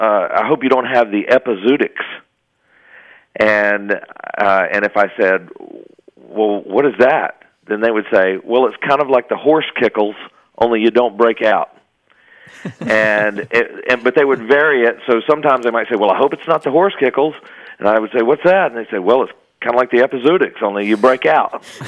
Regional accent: North Carolina, United States; I grew up in North Carolina, and my father would say a certain thing to me, and my grandparents on my mother's side would also say a similar thing.

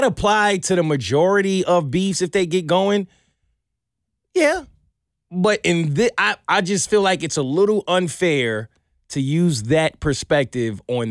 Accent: Louisiana, United States; I'm from Louisiana. Every rap beef I've seen, people die.

